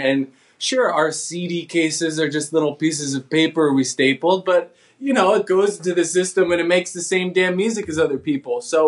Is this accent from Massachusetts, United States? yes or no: no; New Jersey, United States; And, you know, I'm from New Jersey and Mike's from New York.